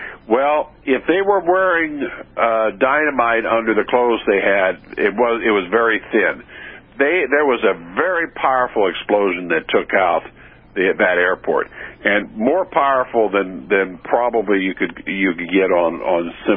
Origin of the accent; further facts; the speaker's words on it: Evansville, Indiana, United States; There was, I'm from Evansville. There's an old Evansville family, Dulles